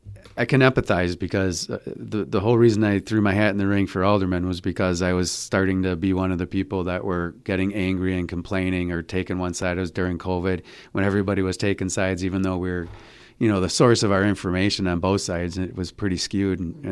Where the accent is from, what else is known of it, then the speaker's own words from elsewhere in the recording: New Berlin, Wisconsin, United States; So I grew up in New Berlin, which is just a small city like